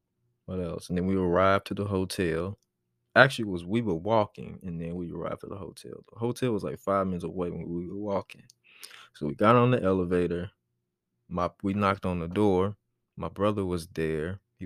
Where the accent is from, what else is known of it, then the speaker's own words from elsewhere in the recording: Texas, United States; If you've seen me and my family as visitors, because we're from Texas.